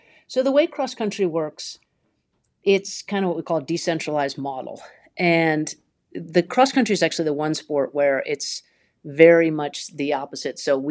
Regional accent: Vermont, United States; Like I grew up in Vermont, you stay competing in Vermont, then you compete in the Eastern region, then you move to the national level.

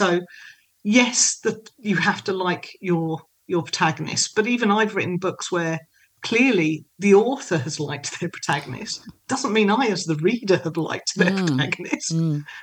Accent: South East England, United Kingdom; I grew up in Kent and so I know London.

